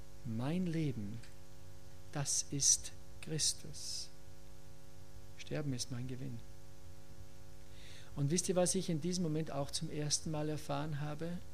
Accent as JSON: {"language": "German", "country": "Austria", "said": "Und es war extrem schwer, denn ich liebe meine Heimat, die Berge."}